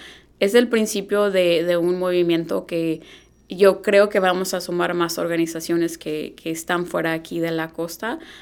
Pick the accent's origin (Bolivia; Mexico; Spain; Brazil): Mexico; Tala, Jalisco; Yo soy de Jalisco, Tala, Jalisco.